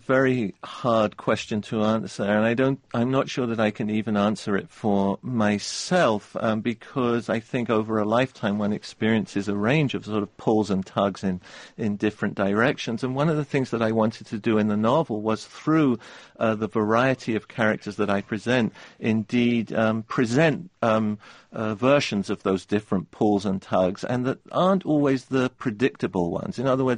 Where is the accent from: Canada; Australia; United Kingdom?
United Kingdom; England; now in New York, United States; anti-Semitism in aspects of my experience growing up in England.